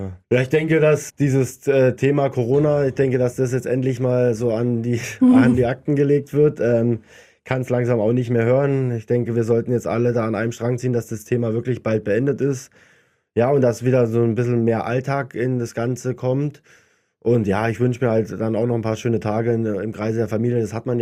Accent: Titisee-Neustadt, Baden-Württemberg, Germany; born there; Aber das Gute ist, wir sind in Neustadt geboren, also Titisee Neustadt

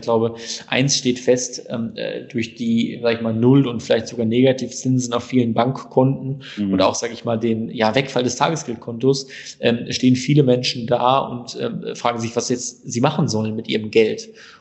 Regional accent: North Rhine-Westphalia, Germany; Ich komme aus Ruhrpott.

